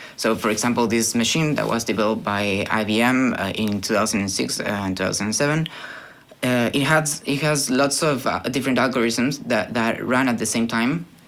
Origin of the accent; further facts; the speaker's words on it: Bariloche, Río Negro, Argentina; English is a second language; now in Buenos Aires, Argentina; I'm from Argentina as well. We are both from Bariloche, but we've been living in Buenos Aires for 7 years in my case